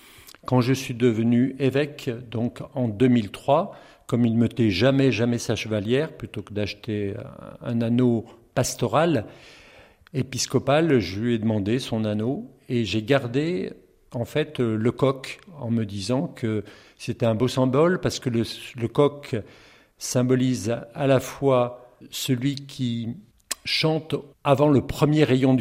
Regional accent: Tournon, Auvergne-Rhône-Alpes, France; born there; je suis né tout simplement à Tournon, sous la tour de la Vierge. Là, il y avait l'hôpital à l'époque, voilà. Donc je suis né à Tournon et j'ai été baptisé le 18 mars, exactement, à Mauves, dans le village de ma grand-mère

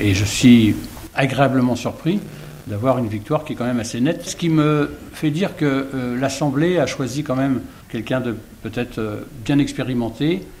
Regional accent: Reims, Grand Est, France; born there; Donc, je suis né à Reims, bien sûr, mais j'habite, je l'ai déjà dit, depuis 35 ans à la campagne, donc à Murphy.

